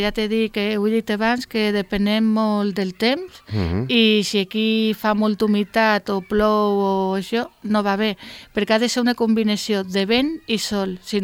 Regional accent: Ibiza, Balearic Islands, Spain; moved away as an adult; now in Formentera, Spain; jo soc eivissenca

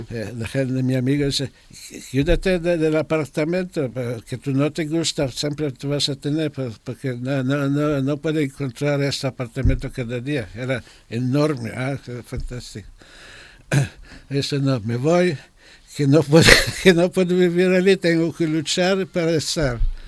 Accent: Southern District, Israel; Spanish is a second language; moved away as an adult; also born or lived in Tel Aviv; now in Formentera, Spain; Después, pero crecido en Kibbutz, que está justo al lado de Gaza. Allí desde 13 hasta 22, 23.

